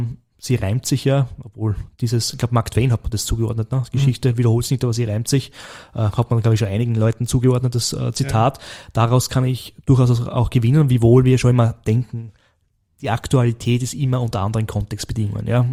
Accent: Burgenland, Austria; moved away; in mein Heimatbundesland, dem Burgenland, ja, das ich schon vor über 25 Jahren verlassen habe.

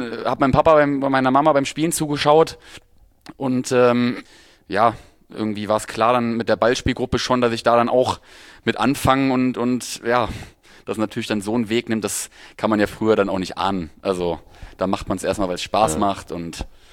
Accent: St. Hubert, North Rhine-Westphalia, Germany; Westens, aus NRW. Die nächstgrößere Stadt ist Kempen, dann kommt Krefeld, Düsseldorf.

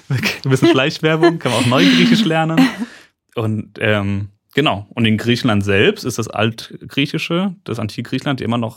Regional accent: Germany; born or raised there

